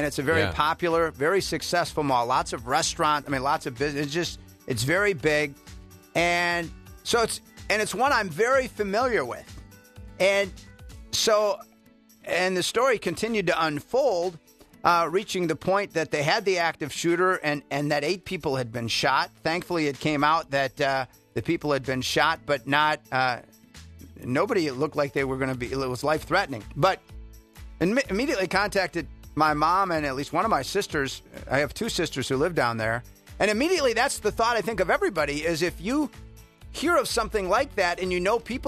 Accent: Milwaukee, Wisconsin, United States; it kind of feels like my hometown, the largest, you know, Milwaukee, the largest city in the state of Wisconsin

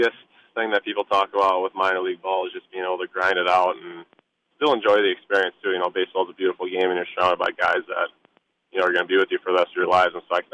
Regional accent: Marshfield, Wisconsin, United States; Yeah, so growing up in Marshfield, I played in a little league actually founded by Gary Varshow, if you know that name.

